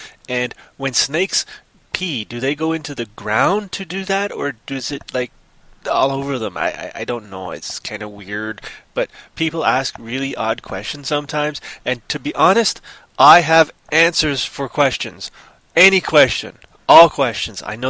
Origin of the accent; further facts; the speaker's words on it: Canada; I'm a Canadian, eh?